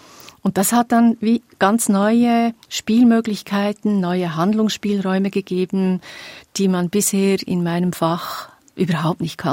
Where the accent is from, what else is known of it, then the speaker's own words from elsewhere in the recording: Bern, Switzerland; Selbst als Bernerin muss ich neidlos sagen